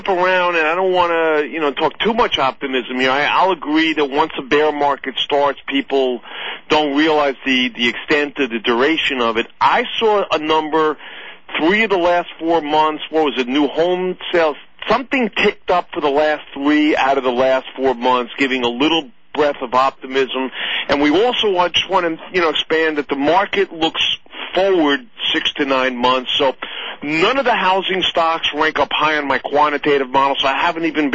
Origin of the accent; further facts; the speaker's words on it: Manhattan, New York, United States; I grew up in Manhattan in a big four-bedroom apartment that never went co-op, and we moved out a long time ago.